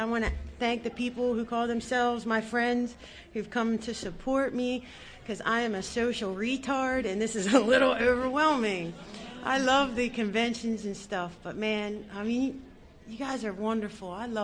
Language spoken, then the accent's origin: English; Maryland, United States; I'm from the Susquehanna area, which is like Cecil County, Maryland. Rising sun, northeast, yeehaw.